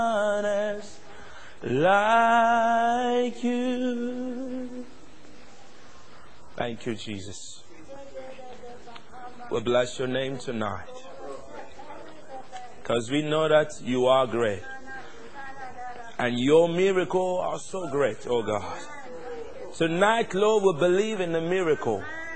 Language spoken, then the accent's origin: English; DR Congo; now in Sheffield, United Kingdom; here I'm coming from Sheffield, but I'm not from Sheffield, I'm from Congo. So you would know where I'm coming from.